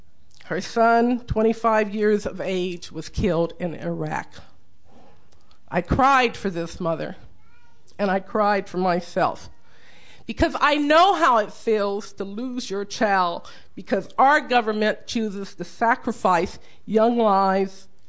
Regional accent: Los Angeles, California, United States; I come from South Central Los Angeles.

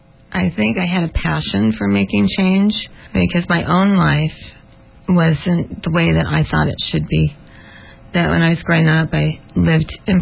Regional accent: Portland, Oregon, United States; born there; I was born in Portland, Oregon, 57 years ago.

